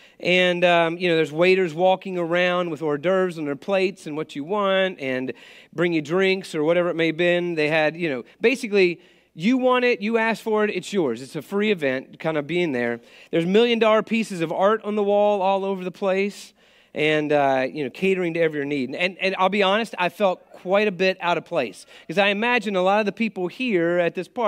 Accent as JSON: {"language": "English", "region": "West Virginia", "country": "United States", "tie": "born or raised there", "said": "I mean, I'm not a New York City guy. I really, like I said, I grew up in West Virginia, so this is a step up."}